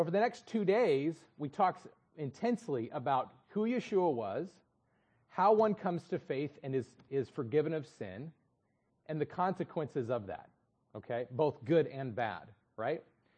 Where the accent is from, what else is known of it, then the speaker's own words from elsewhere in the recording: North Carolina, United States; And we said, we're from North Carolina.